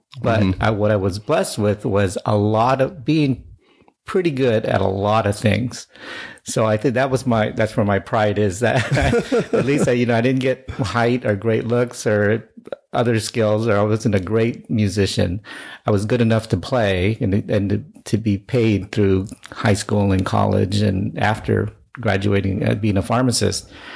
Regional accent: Lodi, United States; I grew up very poor in Lodi

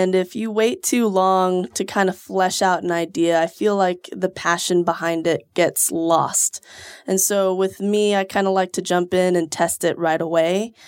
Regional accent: Houston, Texas, United States; now in Austin, United States; I'm from Houston originally, but I moved here 6 years ago.

